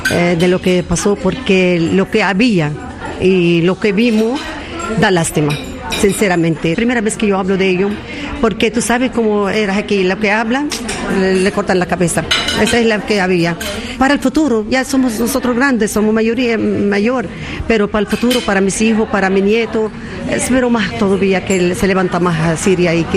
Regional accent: El Tigre, Anzoátegui, Venezuela; born there; Yo nací en Venezuela, en el Tigre. Volví para Venezuela después que estudié aquí, me volví para Venezuela. Y tuve mis hijos allá en Venezuela, son venezolanos también.

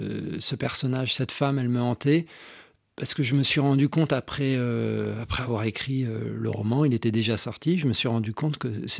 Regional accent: Burundi; now in France; Moi, j'ai grandi au Burundi

